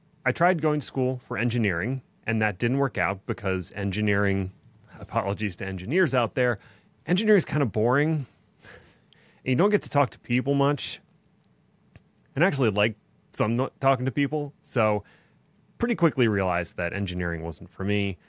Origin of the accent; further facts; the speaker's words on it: Pennsylvania, United States; And I born and raised in Pennsylvania.